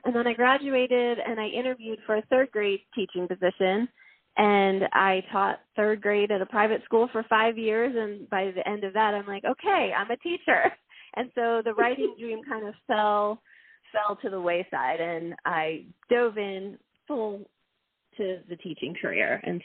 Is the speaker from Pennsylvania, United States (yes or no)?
yes; Pennsylvania, United States; moved away as an adult; now in Colorado, United States; I grew up in Pennsylvania and taught in a private Christian school there for 5 years until I met my husband. We married and moved to Colorado.